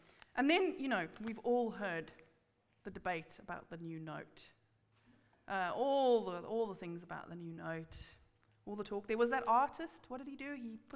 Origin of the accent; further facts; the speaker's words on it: South Africa; moved away; when I was growing up in South Africa, we had rand notes